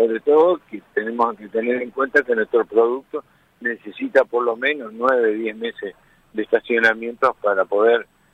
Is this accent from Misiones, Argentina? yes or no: yes; San Ignacio, Misiones, Argentina; Yo soy de la zona de San Ignacio. Ajá. Zona sur, ruta 12